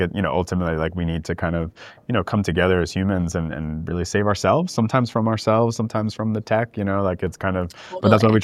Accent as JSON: {"language": "English", "country": "United States", "moved": "yes", "lives_now": "London, United Kingdom", "said": "my partner's from Mexico City and I'm from the States and we live in London."}